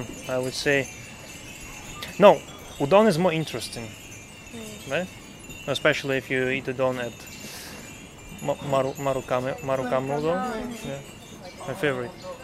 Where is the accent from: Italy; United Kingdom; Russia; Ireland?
Russia; English is a second language; I'm from Russia.